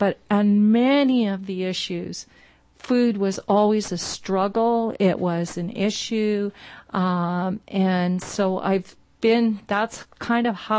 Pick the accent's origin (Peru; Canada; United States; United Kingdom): Canada; Saskatchewan; I've worked in three provinces, Ontario, Alberta, and Saskatchewan. I'm from Saskatchewan